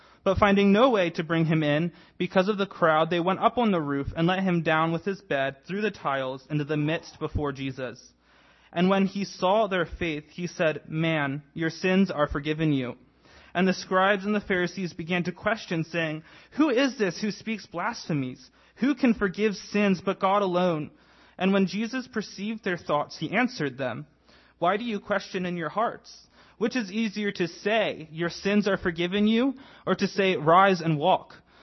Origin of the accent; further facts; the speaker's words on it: Lancaster, United States; I'm originally from Lancaster, grew up in church. My grandfather was the pastor